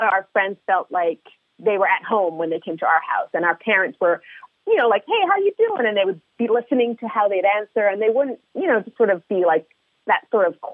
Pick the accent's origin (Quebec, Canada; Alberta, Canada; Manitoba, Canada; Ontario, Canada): Quebec, Canada; Montreal; so we grew up in Montreal, Canada